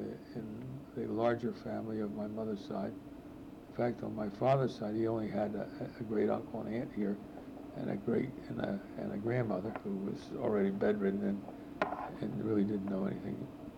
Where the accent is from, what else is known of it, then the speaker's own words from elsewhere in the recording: Wilmington, United States; I was born in Wilmington in 1920, and my father and mother were both from Europe. My father got here around 1913, and my mother got here in 1912. Dad came from Romania, Mom came from Belarus, and they were married in 1919, and a year later, I arrived. And we grew up in Wilmington.